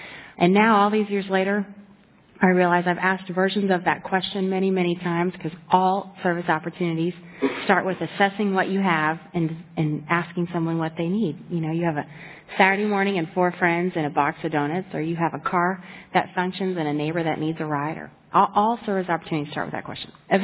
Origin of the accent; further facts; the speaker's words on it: Cincinnati, Ohio, United States; I grew up here in Cincinnati over by Kings Island, and I grew up in a Christian family.